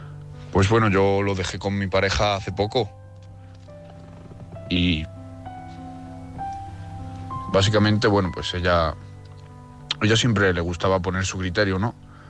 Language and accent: Spanish; Navarre, Spain; de Navarra.